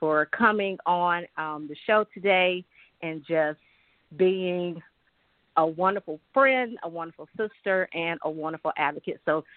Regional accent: South Carolina, United States; so shout out to my home state of South Carolina.

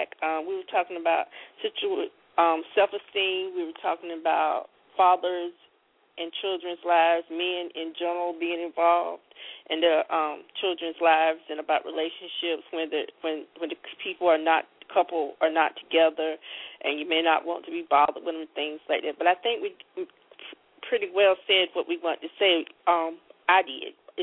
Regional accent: Southern US, United States; and I'm from the South, as you probably can tell by my voice.

